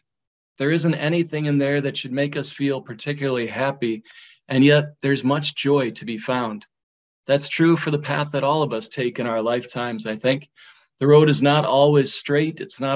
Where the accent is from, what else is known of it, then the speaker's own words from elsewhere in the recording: South Bend, Indiana, United States; We grew up in South Bend, grew up at Christ the King Parish, Holy Cross Parish.